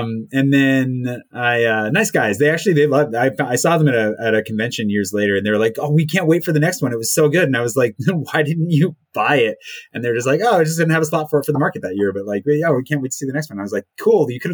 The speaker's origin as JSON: {"language": "English", "country": "United States", "said": "And I was like, cool, I'm American. It's not that easy."}